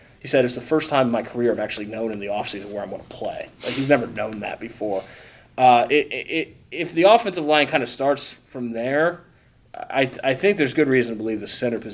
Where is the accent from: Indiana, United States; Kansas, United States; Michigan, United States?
Indiana, United States; I'm from Indiana.